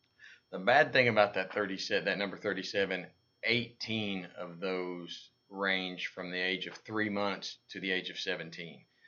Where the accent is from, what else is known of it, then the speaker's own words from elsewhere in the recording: Russellville, Arkansas, United States; I saw a picture, and it showed a homeless camp in Russellville, Arkansas, which is my hometown.